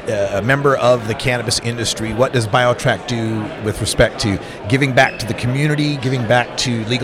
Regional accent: Oregon, United States; my home state of Oregon has come up with a bunch of new regulations this last session.

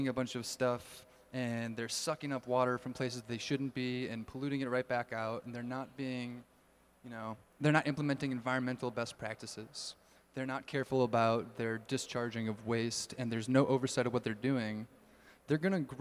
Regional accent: Illinois, United States; also born or lived in Indiana; I'm from Illinois and went to college in Indiana. We didn't have stuff like mountains and beautiful parks like this.

